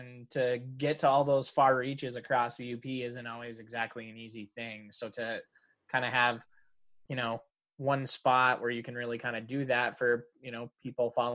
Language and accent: English; Michigan, United States; accent: Yooper; so she kind of will poke fun at my accent every now and then when my Uper slang gets real thick.